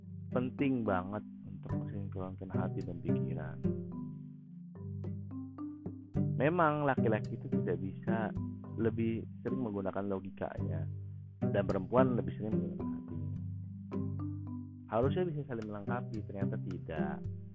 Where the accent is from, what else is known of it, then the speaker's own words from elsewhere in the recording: Java, Indonesia; Gue bukan orang Sunda, gue orang Jawa.